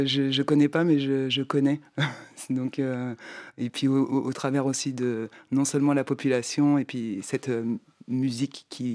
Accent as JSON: {"language": "French", "country": "Cape Verde", "first_language": "Portuguese", "second_language": "French", "lives_now": "France", "said": "j'ai ma première langue maternelle donc, qui est le portugais et le créole capverdien donc, qui était parlé dans ma famille. Et voilà, et vivant en France, je n'ai pas l'occasion de pouvoir la pratiquer."}